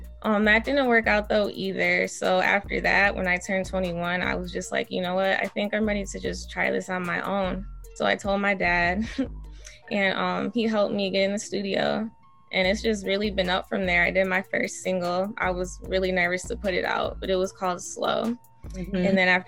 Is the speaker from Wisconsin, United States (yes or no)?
yes; Racine, Wisconsin, United States; I'm from Racine. It's like 30 minutes away from Milwaukee.